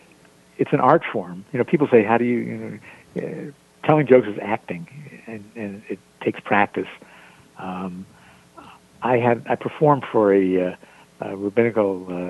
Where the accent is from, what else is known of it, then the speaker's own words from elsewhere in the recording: United States; All of you are Canadians, and I'm American.